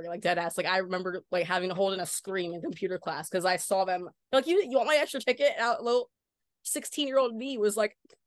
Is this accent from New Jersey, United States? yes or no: yes; New Jersey, United States; I was from Jersey.